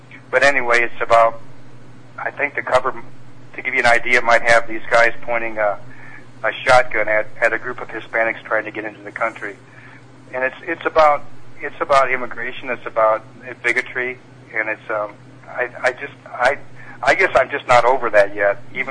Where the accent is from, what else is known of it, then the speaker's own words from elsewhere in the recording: Norfolk, Nebraska, United States; I started out writing about my hometown in Norfolk, Nebraska, and how we used to go road hunting on the country road